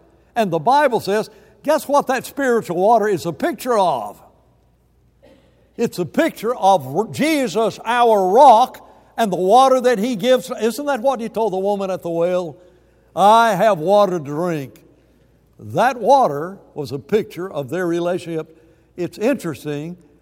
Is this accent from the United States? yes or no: yes; Alabama, United States; I grew up in Alabama and we talked about a lot about whatchamacallits.